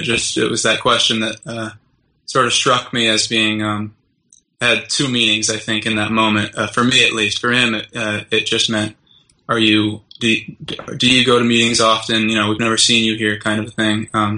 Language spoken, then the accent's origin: English; Philadelphia, Pennsylvania, United States; I'd heard about Quakerism and the Friends from growing up in Philadelphia.